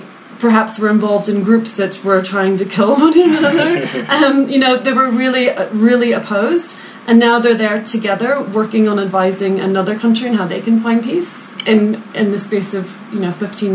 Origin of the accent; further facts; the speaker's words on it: Northern Ireland, United Kingdom; because I'm from Northern Ireland